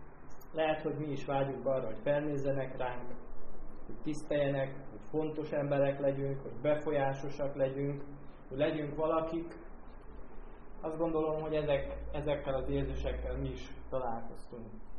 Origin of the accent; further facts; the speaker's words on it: Sărmașu, Mureș County, Romania; amikor még Sármáson éltem a szülőfalumban. Ez egy kisebb település, kisebb falu